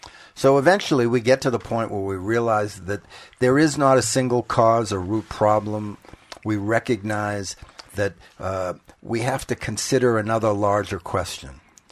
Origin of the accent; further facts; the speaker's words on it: Lynnfield, Massachusetts, United States; Well, I grew up in New England, a little town called Lynnfield on the North Shore of Boston.